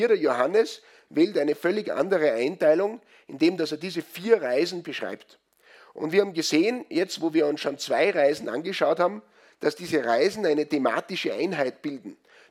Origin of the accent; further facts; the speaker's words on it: Salzburg, Austria; now in Switzerland; Da, wo ich herkomme aus dem Pinzgau, gibt es die Regel